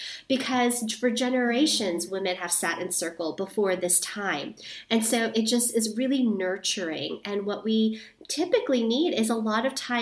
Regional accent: New York City, New York, United States; also born or lived in Guatemala / Thailand; in New York City. So I'm a New Yorker.

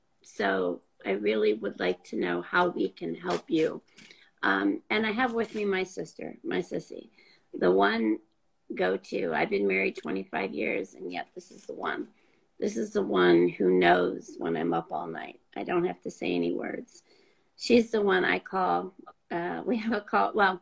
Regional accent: California, United States; now in Southern California, United States; Well, I'm from Northern California. Don't hold that against me.

